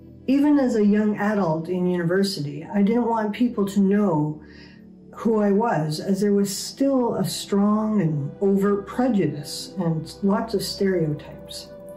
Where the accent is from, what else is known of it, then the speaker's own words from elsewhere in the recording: Yellow Quill First Nation, Saskatchewan, Canada; I am Anishinaabe from Yellow Quill First Nation. My mother was from Kinistan